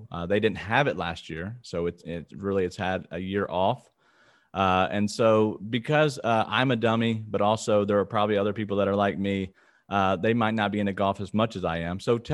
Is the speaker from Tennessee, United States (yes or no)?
yes; Memphis, Tennessee, United States; I'm from Memphis, so I kind of connected right away with Mike there because I know he's in Nashville